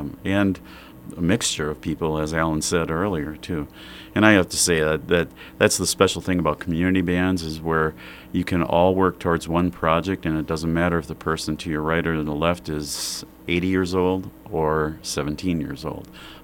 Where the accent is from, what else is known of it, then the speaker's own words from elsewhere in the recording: Wausau, Wisconsin, United States; then moved to Wausau, Wisconsin, and taught in my hometown of Wausau